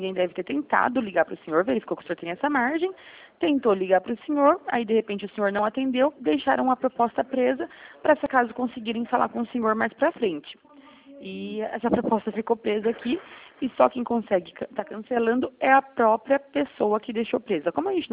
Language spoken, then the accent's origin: Portuguese; São Roque, São Paulo, Brazil; eu sou de São Roque.